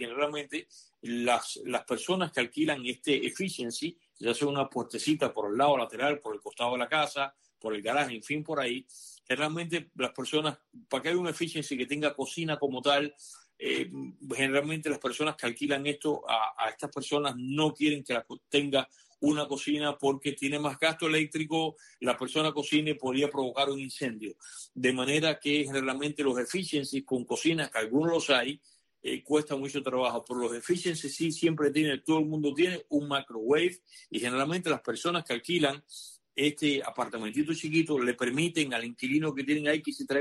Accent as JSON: {"language": "Spanish", "country": "Cuba", "moved": "yes", "lives_now": "United States", "said": "Yo hasta que me fui de Cuba en el año 92, todavía en Cuba sabía que existía y había alguno por aquí, alguno por allá, pero francamente el hornillo de microwave no existía. Y aquí, cuando llegué a Estados Unidos"}